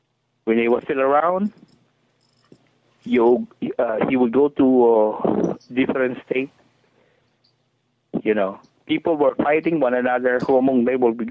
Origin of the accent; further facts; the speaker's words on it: Philippines; You know, passion coming from just like me. I'm a Filipino.